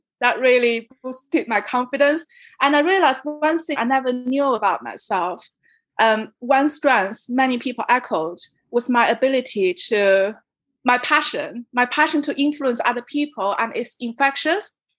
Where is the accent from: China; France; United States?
China; English is a second language; I think growing up in China kind of shaped my personality. We are told to be modest and, you know, very humble and don't speak up too much.